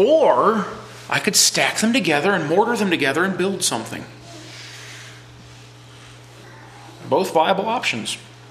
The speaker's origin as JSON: {"language": "English", "region": "Minnesota", "country": "United States", "said": "Now I come from Minnesota, the land of corn and dirt and the occasional dairy cow."}